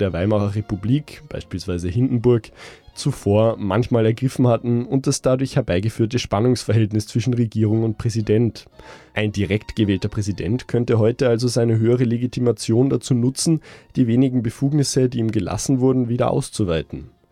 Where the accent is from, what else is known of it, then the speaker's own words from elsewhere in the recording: Austria; insbesondere mir als Österreicher, der eine Direktwahl des Bundespräsidenten normalerweise gewohnt ist